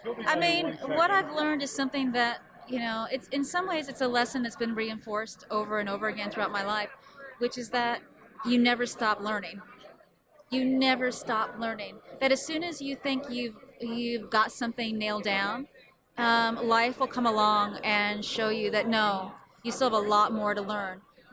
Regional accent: West Coast, United States; And, you know, I was from the West Coast, and I was like, oh, damn.

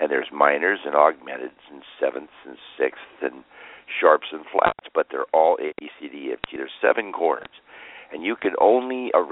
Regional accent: Everett, Washington, United States; Well, I'm from the West Coast. I'm from, you know, the Seattle, actually, Everett area.

